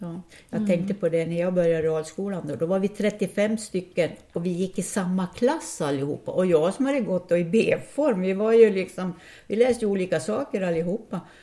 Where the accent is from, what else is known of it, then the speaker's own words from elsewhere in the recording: Dalarna County, Sweden; moved away; man har ju levt faktiskt längre tid här än jag har levt hemma i Dalarna.